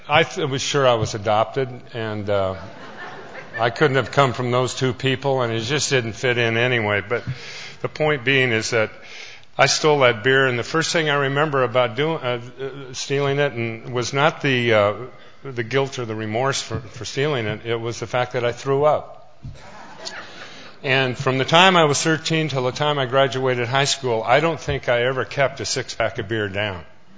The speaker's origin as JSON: {"language": "English", "town": "Spokane", "region": "Washington", "country": "United States", "said": "I'm from Spokane, Washington. I don't know if my parents were alcoholics."}